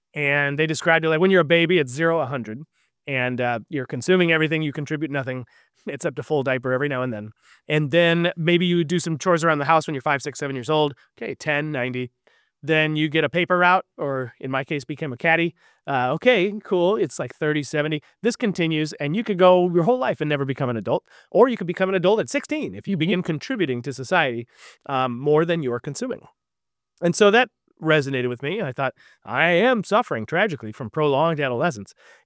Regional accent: Vernon Hills, Illinois, United States; Out in Vernon Hills, my hometown.

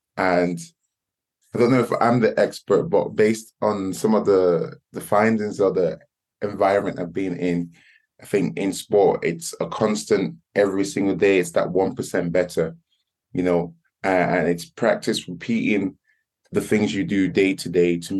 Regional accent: Leeds, Yorkshire and the Humber, United Kingdom; My background, I'm from Leeds, originally from Leeds.

